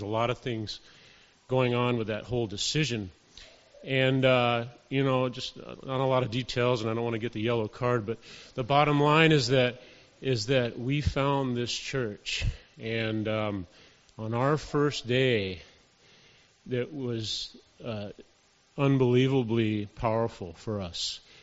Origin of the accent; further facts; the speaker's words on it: Florida, United States; And I'm from Florida. I'm not from Minnesota.